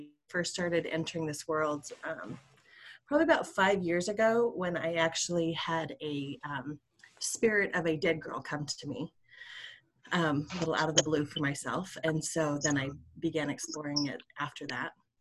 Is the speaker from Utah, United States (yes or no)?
yes; Salt Lake City, Utah, United States; I'm from Salt Lake City, Utah.